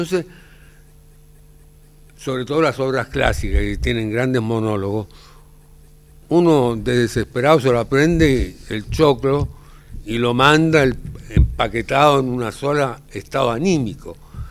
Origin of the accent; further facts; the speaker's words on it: Chile; born there; Un día nací en Chile.